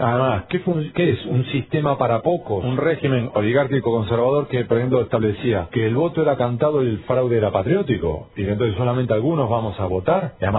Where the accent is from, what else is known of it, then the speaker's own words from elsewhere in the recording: La Plata, Buenos Aires Province, Argentina; vos y yo que somos de La Plata, Carlos